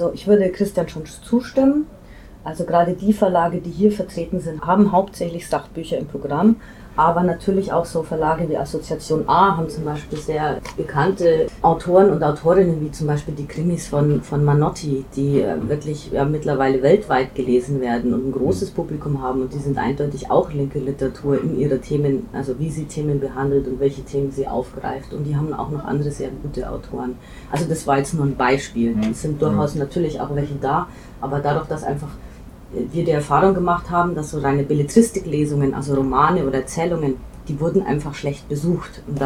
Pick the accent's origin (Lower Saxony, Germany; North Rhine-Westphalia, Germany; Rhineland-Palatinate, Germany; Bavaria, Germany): Bavaria, Germany; now in Berlin, Germany; Ich komme aus Bayern und früher kenne ich das aus den Zeiten, wo ich da noch gewohnt habe